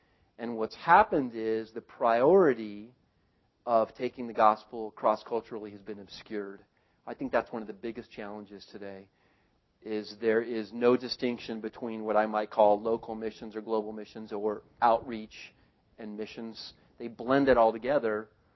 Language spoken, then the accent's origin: English; New Mexico, United States; I don't like the stuff. I'm from New Mexico. I like real chili.